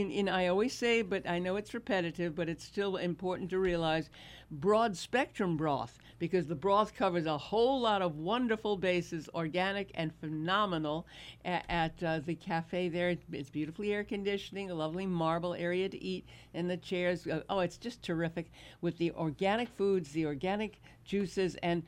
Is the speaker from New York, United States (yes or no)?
yes; Manhattan, New York, United States; also born or lived in Brooklyn; particularly since I was born in Brooklyn and raised in Manhattan.